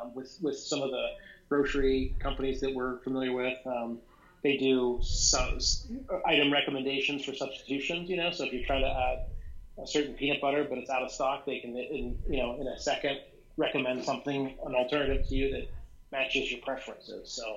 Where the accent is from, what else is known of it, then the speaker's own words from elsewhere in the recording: Youngstown, Ohio, United States; also born or lived in Florida; now in Cincinnati, United States; I grew up in Youngstown, Ohio.